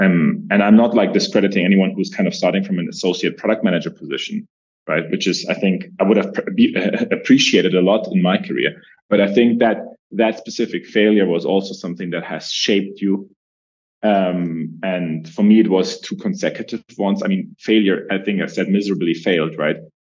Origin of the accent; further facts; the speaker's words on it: Germany; English is a second language; moved away; also born or lived in Middle East / Southeast Asia; I'm originally from Germany, if you haven't recognized my accent already. Have been all about traveling, experiencing new cultures. I was living in the Middle East before coming to Southeast Asia. Then was in Southeast Asia for a bit.